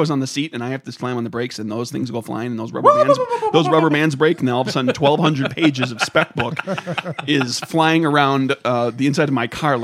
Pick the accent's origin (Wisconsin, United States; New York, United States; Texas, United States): Wisconsin, United States; Yeah. Oh, way to go, Wisconsin. My home state.